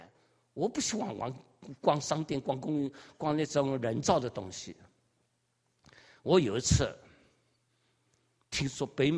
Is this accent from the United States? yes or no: yes; United States; 我说我是从美国来的，我不知道到 Victoria 看什么